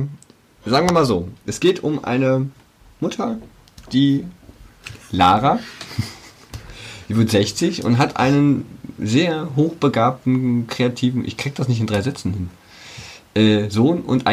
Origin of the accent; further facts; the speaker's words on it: Berlin, Germany; Also als Berliner